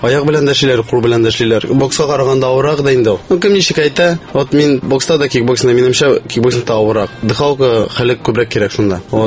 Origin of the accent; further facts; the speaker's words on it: Aitavyl, Bashkortostan, Russia; Мин үзем Башкирдан, Айтавылдан.